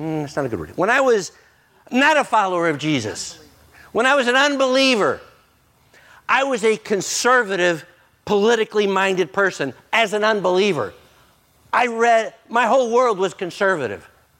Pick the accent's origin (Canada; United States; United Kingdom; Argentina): United States; I live in 2024. I'm an American. I'm from the West.